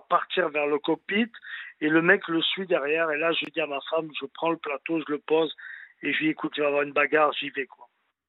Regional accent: Bordeaux, Nouvelle-Aquitaine, France; moved away as an adult; now in Paris, France; J'avais quitté Bordeaux, vu que j'étais de Bordeaux.

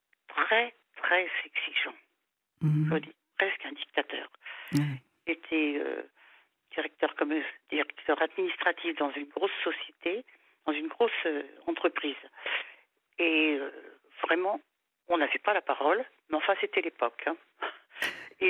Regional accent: Montpellier, Occitanie, France; born there; Et je suis née donc à Montpellier

